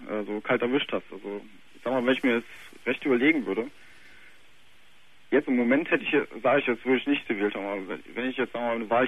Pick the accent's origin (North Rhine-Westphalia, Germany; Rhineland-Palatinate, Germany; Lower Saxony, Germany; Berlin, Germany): Berlin, Germany; ich komme aus Berlin, wohne jetzt woanders halt, kleiner Städtchen.